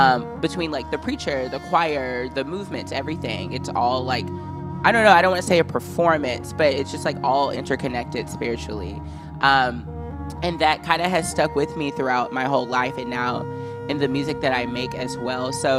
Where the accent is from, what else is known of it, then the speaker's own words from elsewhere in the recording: the South, United States; Yeah, I would say just kind of from growing up in the South and going to a lot of different forms of Black church